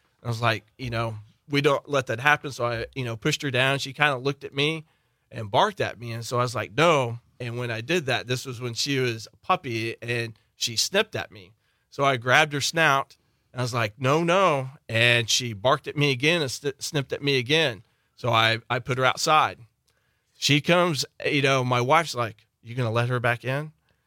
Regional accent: Missouri, United States; I'm originally from Missouri.

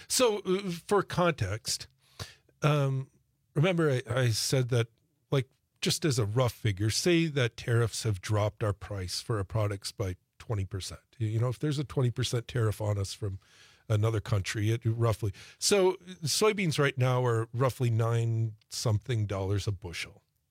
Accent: United States; Yeah. And yeah, I mean, we're American citizens and we don't know what's happening right. from day to day, right?

